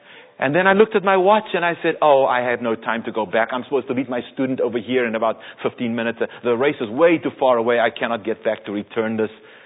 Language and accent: English; South Africa; when I was growing up in South Africa